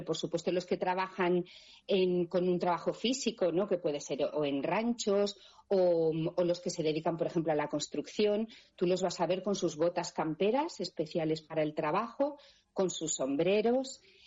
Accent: Peralta, Navarre, Spain; porque yo como soy de Peralta, a mí me gusta mucho el desierto

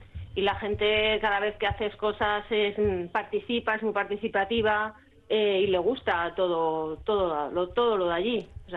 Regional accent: Basque Country, Spain; Yo, además, es que no soy extremeña, soy vasca.

